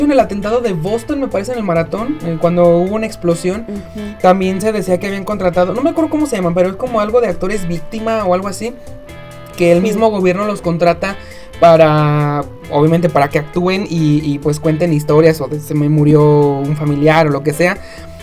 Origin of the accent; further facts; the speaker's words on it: Mexico; Pero hashtag somos mexicanos, ¿no?